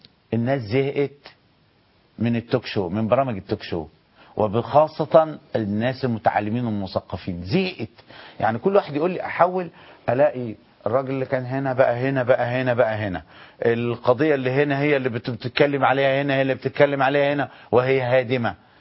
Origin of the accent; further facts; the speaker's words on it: Egypt; احنا كشعب مصري